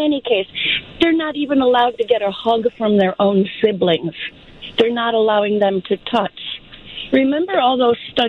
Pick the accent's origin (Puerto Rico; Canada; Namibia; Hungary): Hungary; also born or lived in Europe; now in United States; I'm from Hungary, and we left as political refugees. And we ended up in other parts of Europe for a while